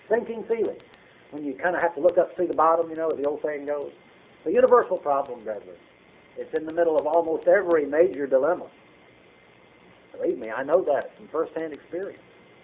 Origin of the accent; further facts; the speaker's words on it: North Carolina, United States; I was raised on the Atlantic coast in North Carolina, and we went out often swimming in the ocean